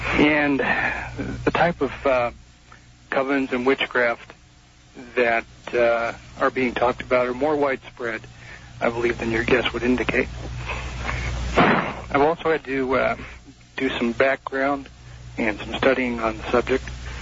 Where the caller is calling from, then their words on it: Oregon, United States; I'm calling from Oregon.